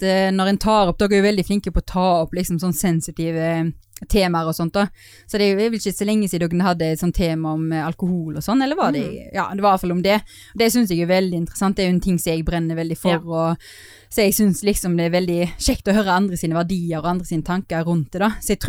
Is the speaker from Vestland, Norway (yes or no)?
yes; Skånevik, Vestland, Norway; Jeg kommer fra Skånevik, så jeg er bittelite bygd nær i Sunnhordland. Eller jeg vet ikke om det heter Hordland lenger, Sunnvestland eller noe sånt. Og det er liksom sånn veldig forbundet med Bergen da.